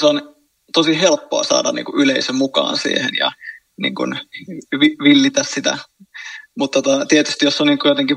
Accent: Helsinki, Uusimaa, Finland; Mä oon helsinkiläinen 29-vuotias tanssija, koreografi, esiintyjä, katutanssin ammattilainen.

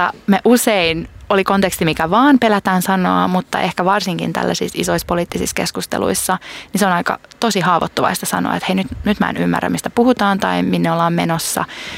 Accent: Kotka, Kymenlaakso, Finland; olen Kotkasta kotoisin ja itse Kymenlaaksosta

